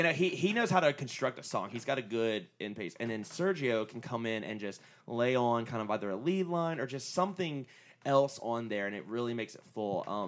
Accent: Louisiana, United States; I grew up in Louisiana, so we had

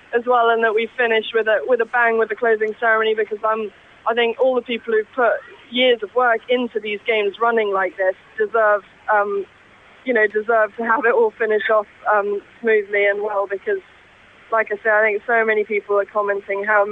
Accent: United Kingdom; And I think, you know, as a British athlete, you did just feel extremely supported

